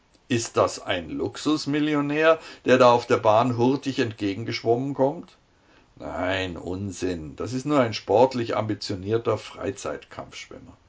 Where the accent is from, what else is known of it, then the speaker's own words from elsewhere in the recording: Germany; So sind wir Deutsche eben.